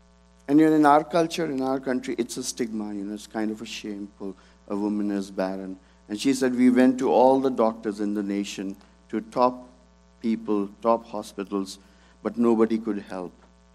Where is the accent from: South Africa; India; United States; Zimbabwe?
India; North India; I'm from North India, from the foothills of Himalayas, right north of Delhi.